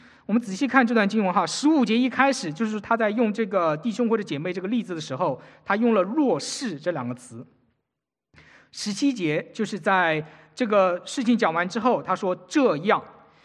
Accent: China; 我们中国人常说一句话

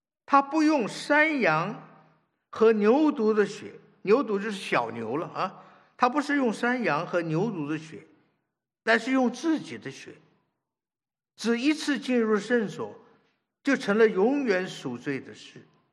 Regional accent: China; 我们都是中国的基督徒弟兄姐妹，

